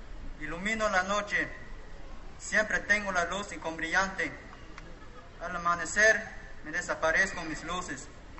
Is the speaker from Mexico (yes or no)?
yes; Chiapas, Mexico; Vengo del municipio de La Dignidad. … Mi comunidad es Rancho Las Peñas.